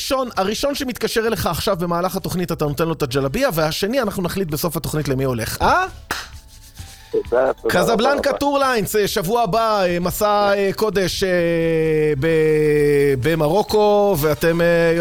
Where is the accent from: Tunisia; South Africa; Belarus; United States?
Tunisia; אני טוניסאי, אבל זה מדבר אליי הדבר הזה.